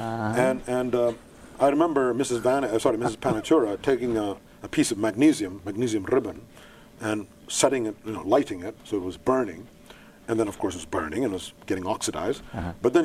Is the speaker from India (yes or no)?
yes; India; also born or lived in Thailand; I was born in India, but to some extent I was raised all over the world, especially in Thailand and Bangkok, because my father was a diplomat there. So I'd shuttle back and forth between Bangkok and Madras.